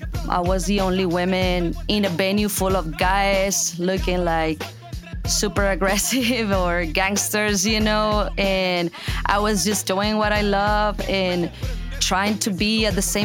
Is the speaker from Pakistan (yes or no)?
no; Monterrey, Nuevo León, Mexico; I'm from Monterrey, Mexico, and I do hip-hop in Spanish. I started doing music in my hometown, Monterrey, Mexico, which has been one of the biggest cities for music in Mexico and also primarily for hip-hop.